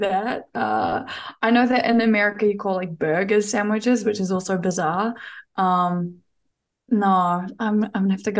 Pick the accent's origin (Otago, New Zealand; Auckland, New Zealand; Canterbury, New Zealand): Auckland, New Zealand; I grew up in Aotearoa, New Zealand, and the city of Tamaki Makaurau or Auckland. It's probably the most populated. I mean, it is the most populated city in New Zealand, in a little suburb called Te Aritu, Te Aritu South.